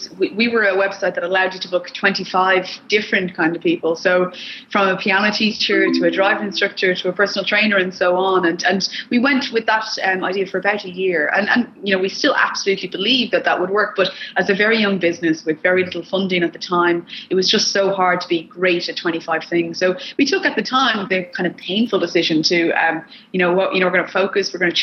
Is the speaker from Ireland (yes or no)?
yes; Leixlip, Leinster, Ireland; moved away as an adult; now in United Kingdom; I am. I'm from Leixlip. So I lived here until the age of 22.